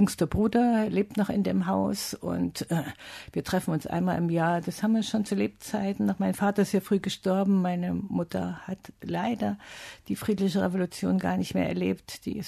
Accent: Dresden, Saxony, Germany; Das kann man nicht vergessen als Dresdnerin.

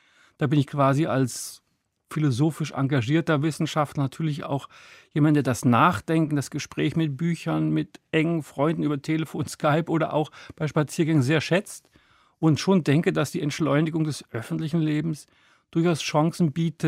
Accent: Marburg, Hesse, Germany; also born or lived in Bad Arolsen; Marburg ist eigentlich meine Stadt, in der ich groß geworden bin, die Universitätsstadt. Das ist mein Ort sozusagen.

